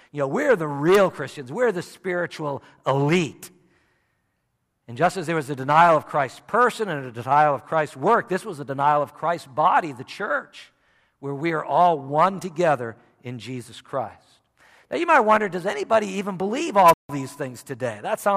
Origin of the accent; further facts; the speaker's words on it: Massachusetts, United States; You know, I grew up in Massachusetts where we had a lot of towns like this, a lot of mill towns.